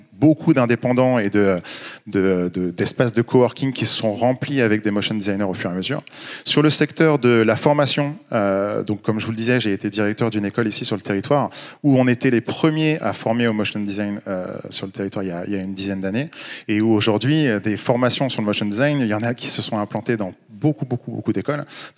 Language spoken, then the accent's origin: French; Lannion, Brittany, France; moi je suis breton, je viens de Lannion en Bretagne-Nord.